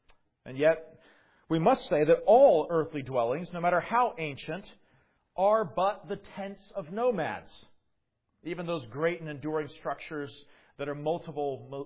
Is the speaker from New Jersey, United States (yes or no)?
no; California, United States; Now, I'm not sure that many of our American homes tend to last more than a century. I grew up in California.